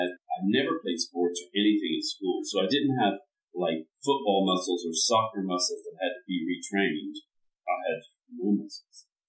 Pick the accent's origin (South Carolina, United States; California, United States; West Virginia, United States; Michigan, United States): West Virginia, United States; Beckley; It is very true. I am from Beckley, West Virginia.